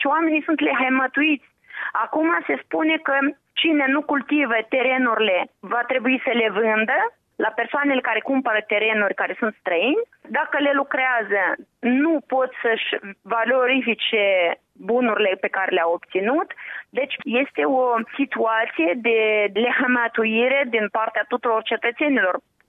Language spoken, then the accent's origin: Romanian; Moldova; Există o populație a Republicii Moldova, basarabeni, care suntem români